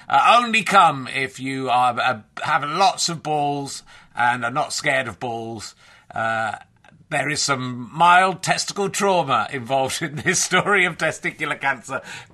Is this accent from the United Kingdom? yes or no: yes; York, Yorkshire and the Humber, United Kingdom; I'm from York originally.